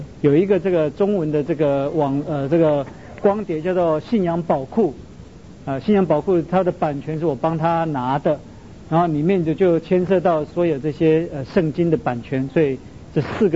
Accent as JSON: {"language": "Chinese", "country": "United States", "tie": "born or raised there", "said": "我个人呢，因为我在美国长大了"}